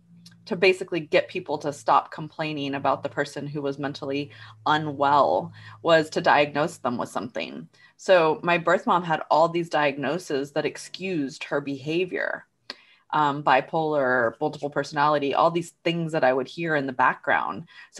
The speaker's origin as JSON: {"language": "English", "region": "Texas", "country": "United States", "tie": "born or raised there", "said": "And I grew up in Texas with, you know, all these first responders."}